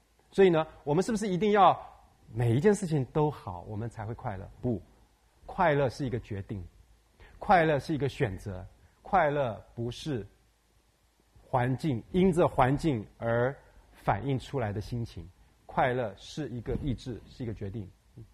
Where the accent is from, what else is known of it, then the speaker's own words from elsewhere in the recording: China; 我们中国人说人生不如意是十之八九，对不对？